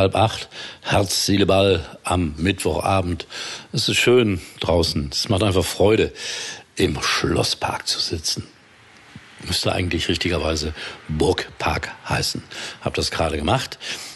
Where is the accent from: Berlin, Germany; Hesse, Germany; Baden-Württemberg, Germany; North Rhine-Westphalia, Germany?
North Rhine-Westphalia, Germany; Gelsenkirchen; Und sie hat über meine Heimatstadt berichtet, Gelsenkirchen, schonungslos.